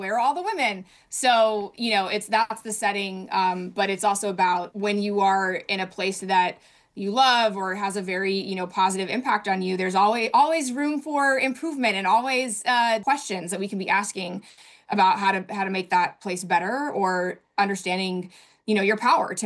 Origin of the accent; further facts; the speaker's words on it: Oakland, California, United States; it's such a special place for me and formative place for me in terms of being born and raised in Oakland and being very proud of that.